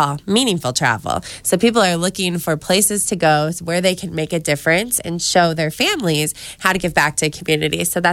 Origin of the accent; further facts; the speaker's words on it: California, United States; I was born and raised here, so I'm lucky enough to be able to promote my hometown and see the difference that I make in my community every day.